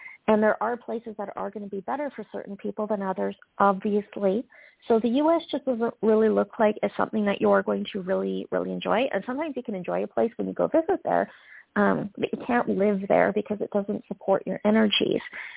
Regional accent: Canada; I'm from Canada.

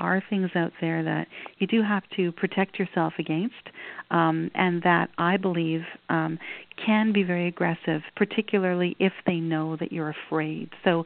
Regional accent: Montreal, Quebec, Canada; moved away; I'm actually from Montreal, having moved to Ontario 31 years ago, long time ago.

